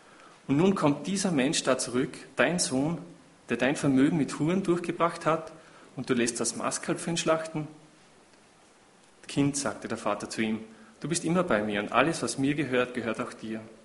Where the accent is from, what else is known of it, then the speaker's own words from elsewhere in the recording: Salzburg, Austria; am Anfang darf ich ganz liebe Grüße von meiner Heimatgemeinde aus in Lungau überbringen.